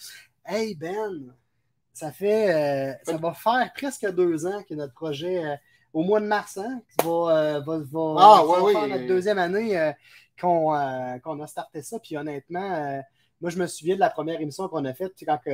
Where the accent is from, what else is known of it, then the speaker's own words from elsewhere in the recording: Lévis, Quebec, Canada; nous, chers auditeurs, on est de Lévis, du côté de Québec, sur la Rive-Sud.